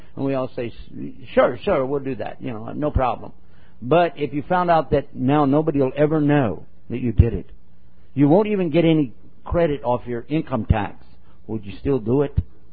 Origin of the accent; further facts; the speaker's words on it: Texas, United States; I'm from Texas, sound like er.